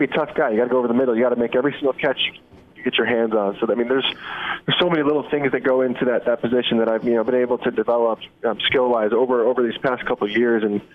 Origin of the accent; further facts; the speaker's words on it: Illinois, United States; You know, growing up in the Chicago area, I knew Coach Fitzgerald really well